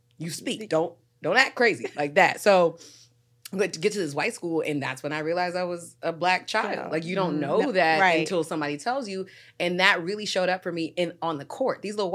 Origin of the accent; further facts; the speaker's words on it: Washington, District of Columbia, United States; growing up in Chocolate City, my mother's a third generation Washingtonian.